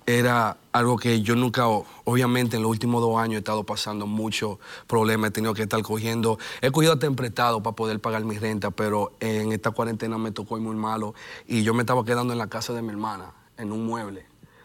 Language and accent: Spanish; New York City, New York, United States; also born or lived in Dominican Republic; Yo nací en República Dominicana, pero toda mi vida vengo radicando en la ciudad de Nueva York.